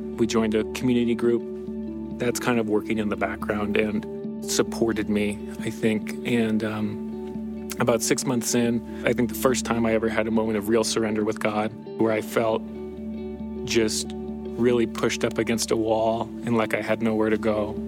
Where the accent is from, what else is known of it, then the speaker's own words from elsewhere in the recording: Bozeman, Montana, United States; I grew up in Bozeman. Grew up in the faith, so I was really brought up learning the doctrines of the faith